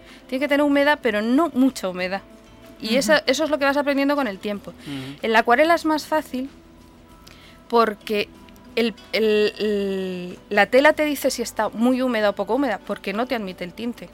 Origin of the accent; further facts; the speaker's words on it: Madrid, Community of Madrid, Spain; porque yo soy de Madrid y me traslado de vez en cuando a visitar la familia.